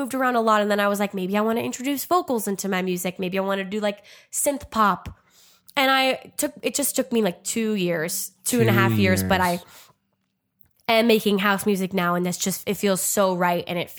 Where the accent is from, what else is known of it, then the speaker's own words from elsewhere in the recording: New Jersey, United States; Because first of all, I'm from New Jersey.